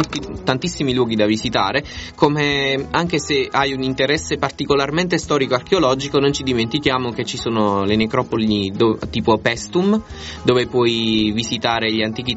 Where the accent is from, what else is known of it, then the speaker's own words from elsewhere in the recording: Salerno, Campania, Italy; io sono di Salerno, quindi conosco un po' meglio la mia zona